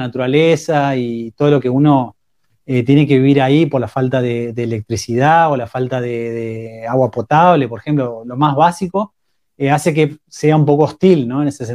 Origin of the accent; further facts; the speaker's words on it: Argentina; yo tengo 43 años, soy argentino, ítalo-argentino, digamos. Soy casado hace 8 años, tengo 4 hijos y vivimos, ahora estamos en Argentina, digamos, vivimos en Buenos Aires.